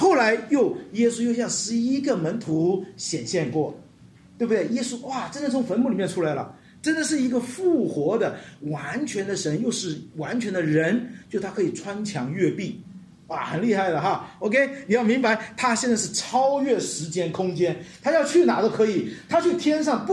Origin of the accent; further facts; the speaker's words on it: Hunan, China; 我们家乡有一个地方，有一座山很出名的，叫苏仙岭哈